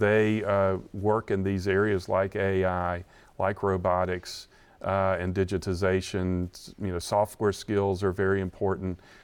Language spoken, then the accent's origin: English; South Carolina, United States; Yeah, well, Chris, I grew up in South Carolina in the 60s and 70s, and we really watched our textile industry, which was the basis of our economy, sure.